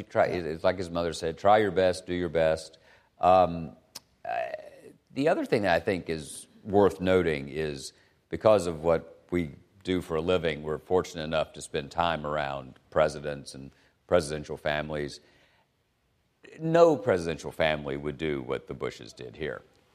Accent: Chattanooga, Tennessee, United States; I'm a boy from Chattanooga, Tennessee

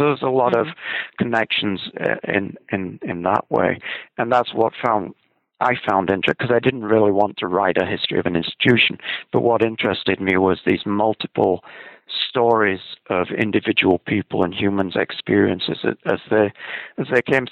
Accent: Scotland, United Kingdom; I can say this being Scottish

